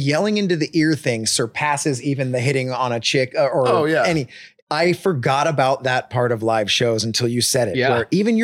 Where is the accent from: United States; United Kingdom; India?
United States; Huntington Beach, California; You know, I always think, you know, if we grew up in Reno, Duddy, we'd probably, I don't know, dirt bike or skateboard, but you know, we're going to do something radical.